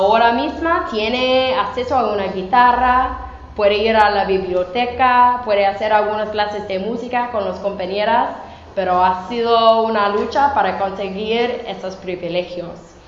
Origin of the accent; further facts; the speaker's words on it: Kalamazoo, Michigan, United States; Spanish is a second language; Uno acabó de cumplir la universidad en Kalamazoo, en la misma ciudad de donde soy